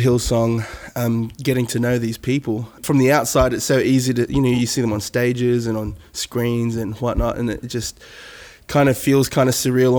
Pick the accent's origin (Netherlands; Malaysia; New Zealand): New Zealand; I was raised in New Zealand, two little islands south of Australia.